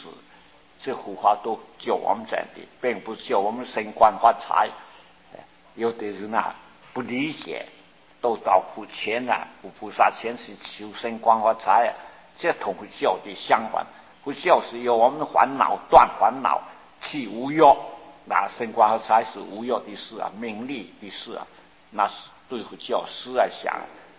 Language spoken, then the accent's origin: Chinese; Taiwan; 我们台湾人就这样不知道，这儿子一出家父母就跪下去